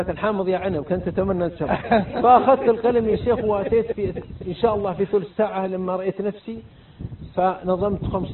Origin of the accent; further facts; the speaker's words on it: Riyadh, Riyadh Province, Saudi Arabia; وأنا من الرياض